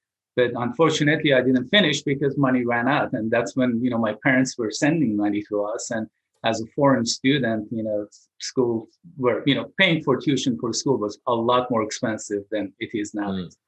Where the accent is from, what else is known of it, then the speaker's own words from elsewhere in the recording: Iran; now in United States; I was born in Iran and moved to United States in 1978 and landed in Palo Alto.